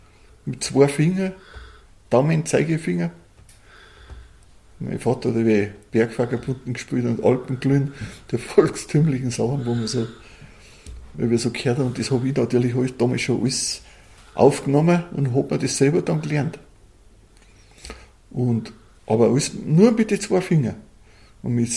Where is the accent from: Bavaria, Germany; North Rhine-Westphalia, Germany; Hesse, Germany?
Bavaria, Germany; Samerberg; also born or lived in Raubling; Ja, ich bin ein gebürtiger Sammerberger. Mhm. Auf einem Einhof bin ich aufgewachsen, mit 3 Brüdern.